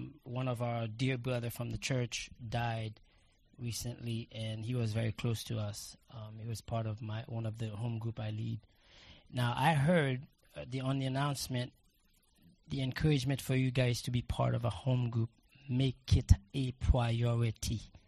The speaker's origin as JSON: {"language": "English", "country": "Haiti", "tie": "born or raised there", "said": "I was born and raised in Haiti."}